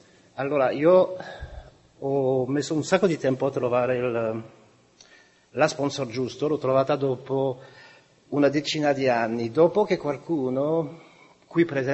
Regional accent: France; Italian is a second language; essendo francese, un po' del sangue di Robespierre, Rousseau, Voltaire, eccetera, eccetera, c'era nel mio sangue, c'è tuttora.

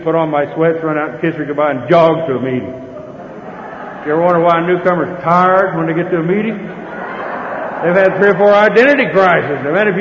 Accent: Texas, United States; And I go in and think, well, I'm from Texas.

